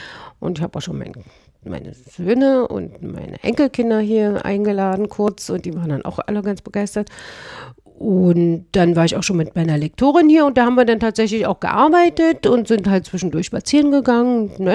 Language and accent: German; Berlin, Germany; moved away as an adult; now in Strasbourg, France; obwohl ich ja in Straßburg wohne und nicht so weit von der Schweiz entfernt bin. Aber ich stamme ja aus Berlin und da war und habe sozusagen das erste Drittel meines Lebens in Berlin verbracht.